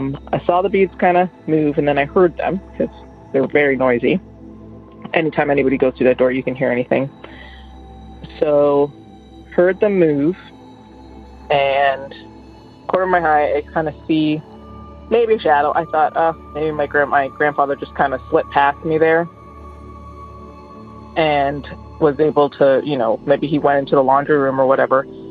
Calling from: Toronto, Ontario, Canada; I'm from Toronto.

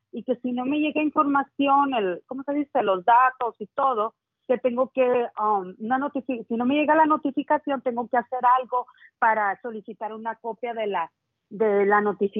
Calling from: Tucson, Arizona, United States; De Tucson, Arizona.

